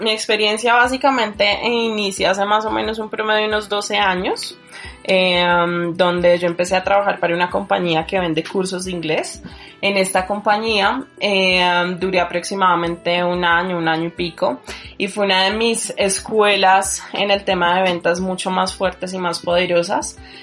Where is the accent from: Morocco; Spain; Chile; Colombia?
Colombia; Bogotá; born there; Nací en Bogotá, sí.